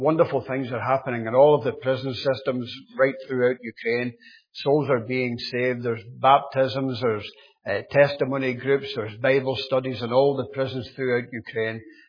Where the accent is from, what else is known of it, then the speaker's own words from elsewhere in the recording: Scotland, United Kingdom; I'm sure you can tell by now that I'm not from Northern Ireland. I was born and brought up just outside Glasgow.